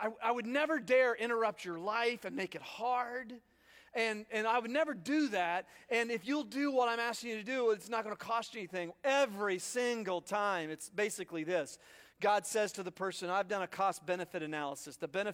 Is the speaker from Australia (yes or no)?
no; Zanesville, Ohio, United States; born there; I was born in 1961 in Zanesville, Ohio, to the really hardworking people